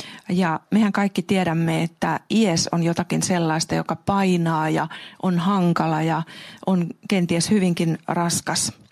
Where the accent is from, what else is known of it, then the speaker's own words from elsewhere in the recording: Ruokolahti, South Karelia, Finland; Lapsuuden kotini on Saimaan saaressa Ruokolahdella. Olen sieltä Salosaarelta kotoisin